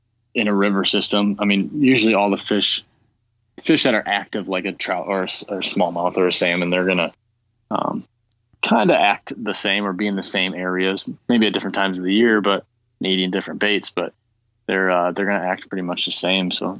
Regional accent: Lansing, Michigan, United States; I mean, I grew up in Lansing, so all the water's pretty, pretty dirty

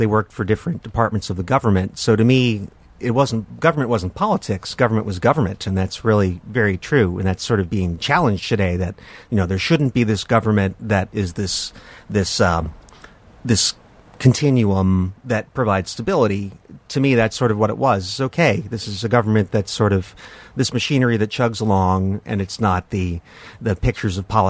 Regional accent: Washington, District of Columbia, United States; the Washington Post was my hometown newspaper

